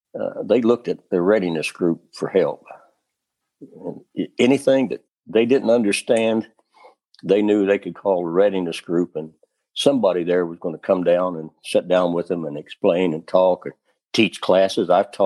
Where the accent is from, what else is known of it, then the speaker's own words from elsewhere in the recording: Clearfield, Kentucky, United States; He lived from my home that I grew up in Clearfield, Kentucky. He probably lived 300 meters away from where I did.